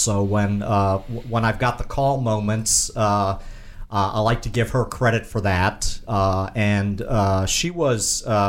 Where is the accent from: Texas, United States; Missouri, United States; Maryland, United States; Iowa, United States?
Maryland, United States; Upper Marlboro; I grew up in District Heights and finally Upper Marlboro, Maryland, in Prince George's County in Maryland.